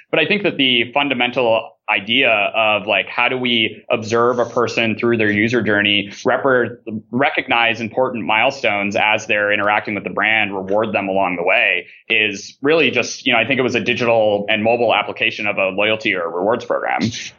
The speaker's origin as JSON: {"language": "English", "region": "Minnesota", "country": "United States", "said": "I'm originally from Minnesota. I'm actually flying back there on Friday morning for Christmas."}